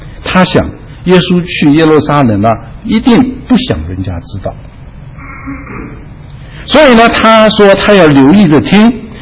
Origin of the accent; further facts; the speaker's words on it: China; 因为他们不是像我们中国人到人家家里门前去要饭的